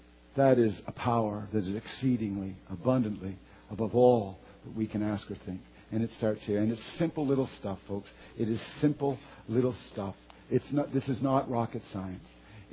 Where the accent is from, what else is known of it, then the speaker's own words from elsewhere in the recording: Newfoundland and Labrador, Canada; I'm bragging about growing up in Newfoundland this morning.